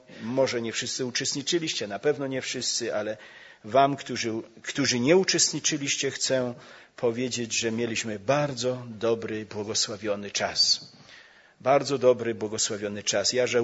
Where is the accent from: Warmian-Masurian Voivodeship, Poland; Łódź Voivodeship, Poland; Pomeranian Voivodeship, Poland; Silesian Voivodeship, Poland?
Silesian Voivodeship, Poland; Bielsko-Biała; A ponieważ ja pochodzę z Bielska